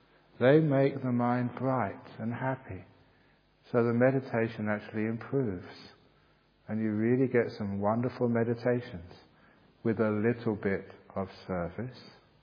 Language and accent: English; England, United Kingdom; No, only English people can. I'm English, you're all foreigners.